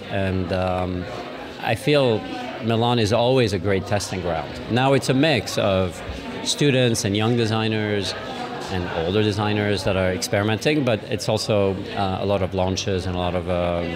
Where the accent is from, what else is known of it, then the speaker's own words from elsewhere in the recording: Lausanne, Vaud, Switzerland; The Ecal is from my hometown, and I'm very familiar with it, and I've lectured there.